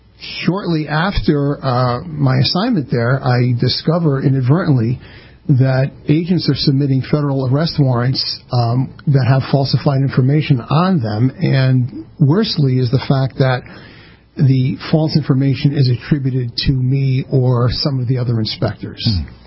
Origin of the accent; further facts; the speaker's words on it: New Haven, Connecticut, United States; Yeah, I grew up in New Haven. First 24 years of my life was in New Haven, yes.